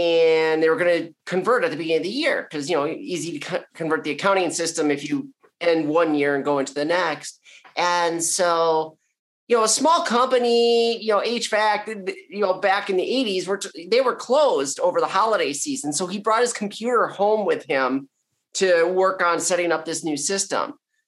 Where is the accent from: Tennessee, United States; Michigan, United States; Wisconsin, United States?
Wisconsin, United States; Milwaukee; I mean, I've lived in the Milwaukee area my entire life.